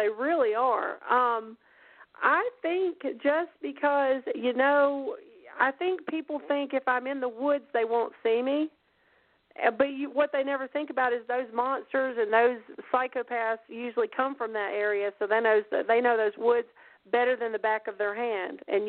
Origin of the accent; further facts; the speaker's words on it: Alabama, United States; because I'm from Alabama, and I'm just a Southern girl, so I've been running through the woods since I was a little kid.